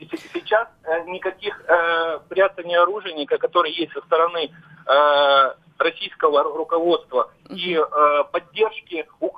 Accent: Odesa, Odesa Oblast, Ukraine; Хочу сказать, что вам повезло. Я из Одессы.

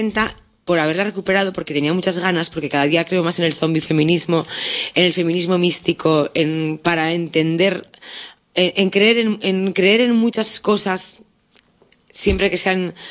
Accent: Basque Country, Spain; yo cuando regreso a mi tierra, llamada por el puto verde flúor, que nos llama mucho porque las vascas somos muy de regresar, y por ese acento que te recuerda a la macho y por estar cerca de mi madre

